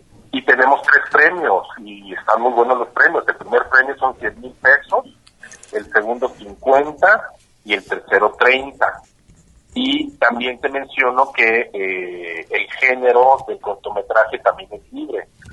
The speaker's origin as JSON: {"language": "Spanish", "region": "Jalisco", "country": "Mexico", "said": "sobre cómo somos los jaliscienses"}